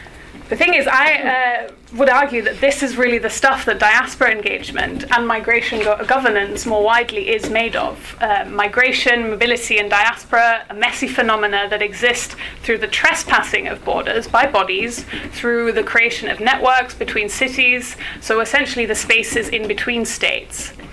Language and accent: English; London, United Kingdom; although of course I chose London as one of my sites, which is also my hometown